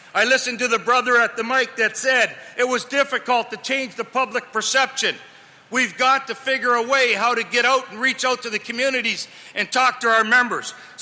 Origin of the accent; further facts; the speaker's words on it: Windsor, Ontario, Canada; the city of Windsor, and I've got a heartbeat for the city of Windsor, obviously that's my hometown.